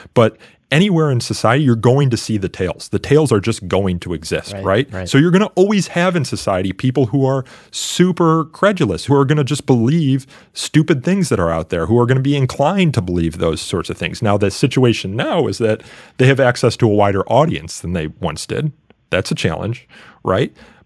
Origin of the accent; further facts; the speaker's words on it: Midwest, United States; I didn't take the SAT because I'm from the Midwest.